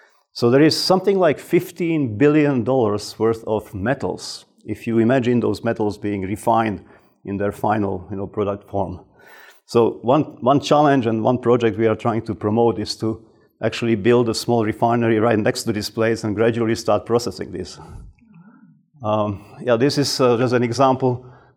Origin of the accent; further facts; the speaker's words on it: Slovakia; This is an example of 6 million tons of spent residue in my home country of Slovakia.